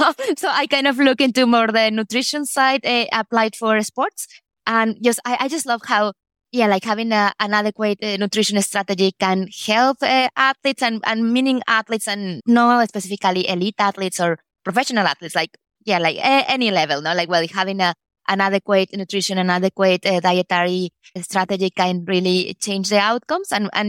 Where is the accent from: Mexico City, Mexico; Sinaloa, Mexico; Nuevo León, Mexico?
Mexico City, Mexico; English is a second language; I'm originally from Mexico, and well, where I was many years in Mexico City.